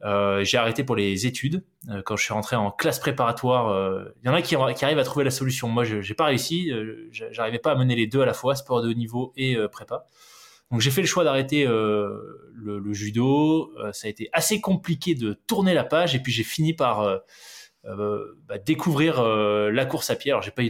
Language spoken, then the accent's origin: French; New Caledonia; also born or lived in Canada / United States / Switzerland; now in Aix-en-Provence, France; Je vis actuellement à Aix-en-Provence. Après, je suis originaire du sud, et même du très très sud, puisque j'ai passé une partie de mon enfance en Nouvelle-Calédonie.